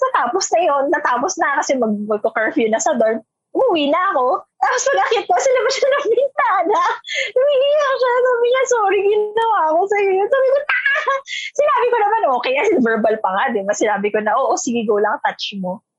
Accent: Metro Manila, Philippines; Tapos ako lumaki ako dito sa Metro Manila.

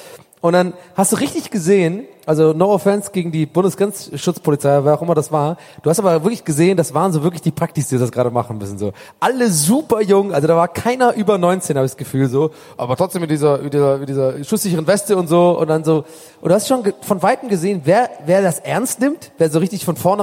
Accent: Hamburg, Germany; Moin, ich komme aus Hamburg.

